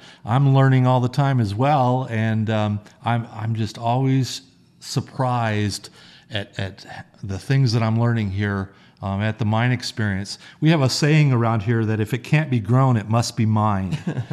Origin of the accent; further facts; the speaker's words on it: Las Vegas, Nevada, United States; I was grimacing a little because I'm an East Coast or an East Side boy. Oh. I grew up on the East Side. I was born and raised here as well.